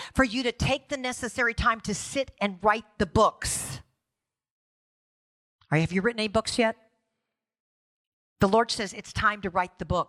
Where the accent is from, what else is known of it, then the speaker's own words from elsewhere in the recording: the South, United States; But I'm from the South and we say shalom because it rhymes with bam.